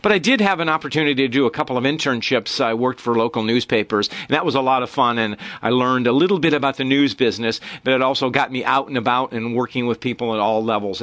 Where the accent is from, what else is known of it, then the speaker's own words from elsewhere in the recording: Ann Arbor, Michigan, United States; also born or lived in Ohio; I can say, Rob, I live a half mile from where I was born. I'm an Ann Arbor kid.